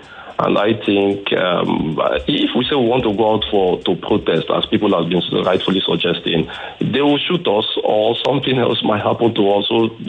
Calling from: Ota, Ogun, Nigeria; and I'm calling from Ota.

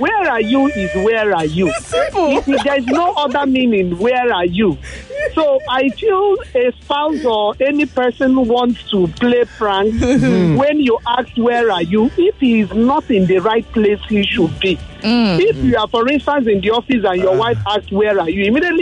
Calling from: Isolo, Lagos, Nigeria; I'm calling from Isola.

